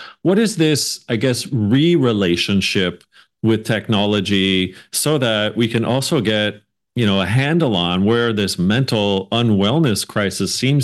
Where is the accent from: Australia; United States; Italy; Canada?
Canada; I'm Canadian